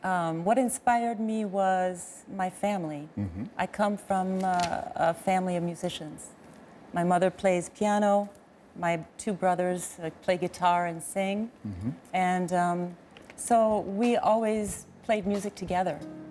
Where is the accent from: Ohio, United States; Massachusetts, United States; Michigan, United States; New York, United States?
Michigan, United States; Flint; No, I'm from Flint.